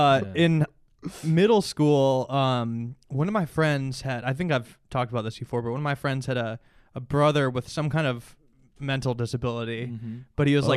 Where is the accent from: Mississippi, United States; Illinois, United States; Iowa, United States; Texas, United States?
Illinois, United States; Suburbs of Chicago.